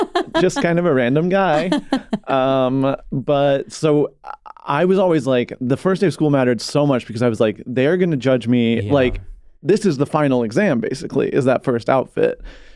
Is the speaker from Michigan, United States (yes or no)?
yes; Michigan, United States; now in Virginia, United States; when I moved to Southern Virginia from Michigan